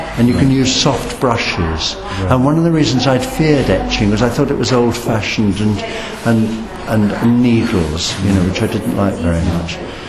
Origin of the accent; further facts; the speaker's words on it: England, United Kingdom; Morris is English and I'm English and we kind of got on.